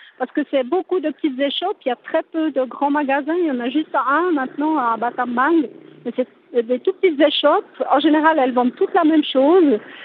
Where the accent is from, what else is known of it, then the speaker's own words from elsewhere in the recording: La Chaux-de-Fonds, Neuchâtel, Switzerland; Moi, je viens quand même de la Chaux-de-Fonds, donc c'est la patrie de Le Corbusier.